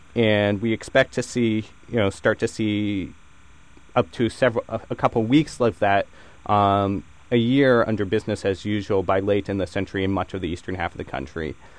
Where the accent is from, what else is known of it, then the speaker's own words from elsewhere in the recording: Washington, District of Columbia, United States; I'm from Washington, D.C. originally, and we certainly know there, you know, those days in the middle of the summer